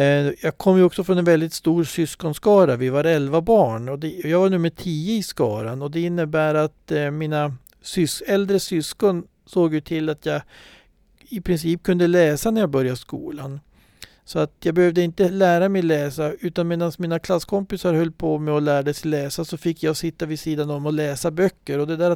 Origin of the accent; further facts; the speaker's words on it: Överkalix, Norrbotten County, Sweden; born there; tre frågor som är kopplade till den kommun där jag är född, till Överkalix.